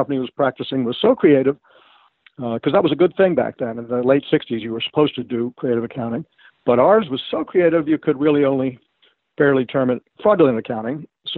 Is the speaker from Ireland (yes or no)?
no; Manhattan, New York, United States; No, I grew up in Manhattan, and so my general philosophy is if it's not paved, it's not safe.